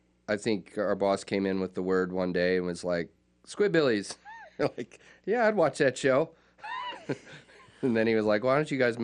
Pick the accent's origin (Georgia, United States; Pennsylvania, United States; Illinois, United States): Georgia, United States; Conyers; also born or lived in Texas; Jim and I were both raised in Conyers